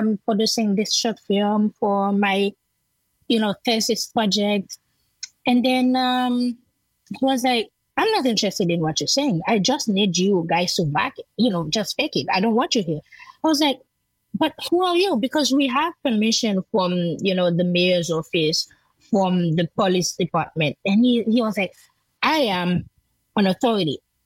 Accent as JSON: {"language": "English", "town": "Jacmel", "region": "Sud-Est", "country": "Haiti", "second_language": "English", "said": "So we thought, you know, shooting in Jacmel, I am from Jacmel."}